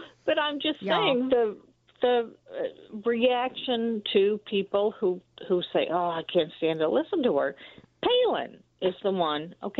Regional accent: Chicago, Illinois, United States; However, when I listen to Hillary, and I'm from Chicago, and she was born here, sometimes I cringe at the Midwestern flat accent

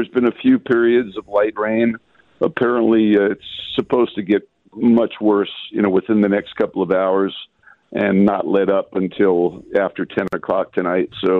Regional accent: Brooklyn, New York, United States; My childhood spots, you know, I grew up in Brooklyn, and it's, you know, it's kind of a hassle to get there.

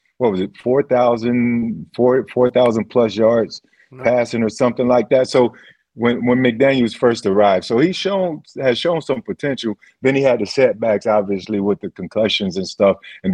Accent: Belgrade, Serbia; Yeah, what are you talking about my hometown, bro? I got big pride in my hometown.

